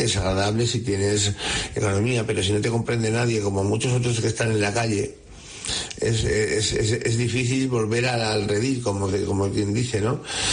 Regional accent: Madrid, Community of Madrid, Spain; now in Cáceres, Spain; Yo, originalmente de Madrid, pero la verdad es que ahí yo vine a Cáceres

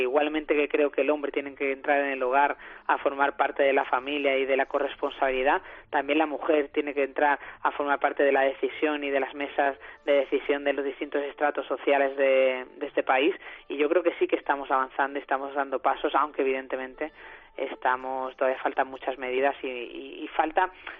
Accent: Málaga, Andalusia, Spain; inauguramos la gira del Malas Madres on Tour en mi querida Málaga, mi tierra

